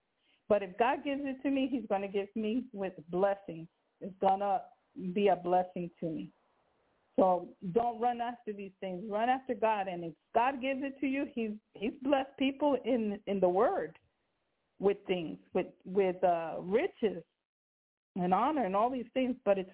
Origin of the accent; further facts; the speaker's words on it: Brooklyn, New York, United States; accent: Brooklyn; And my Brooklyn accent came out a little bit.